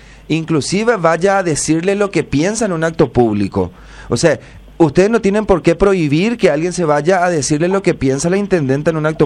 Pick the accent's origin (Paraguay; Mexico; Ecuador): Paraguay; como paraguayo